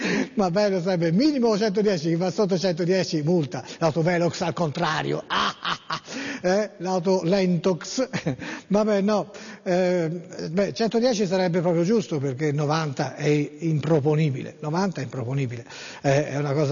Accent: Staffoli, Tuscany, Italy; Io sono di Staffoli, sono lì

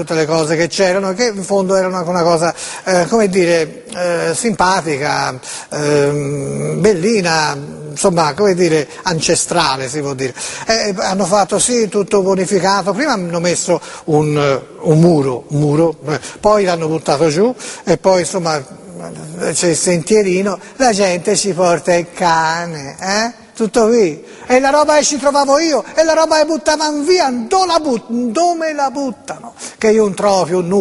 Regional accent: Greece; va bene che io provengo dalla Grecia, ma non lo so il greco, sinceramente

